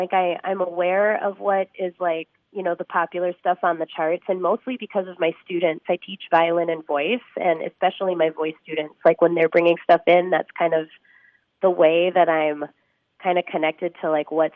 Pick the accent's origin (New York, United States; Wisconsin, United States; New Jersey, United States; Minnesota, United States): Minnesota, United States; Like anytime I go up north, my accent definitely slips out more. So I mean, there is that. It's just, you know, that Iron Range blood runs deep. I don't know, that small town Minnesota nice thing that actually exists up on the Iron Range.